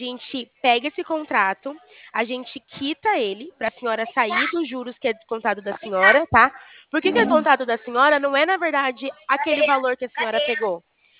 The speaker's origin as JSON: {"language": "Portuguese", "town": "Limeira", "region": "São Paulo", "country": "Brazil"}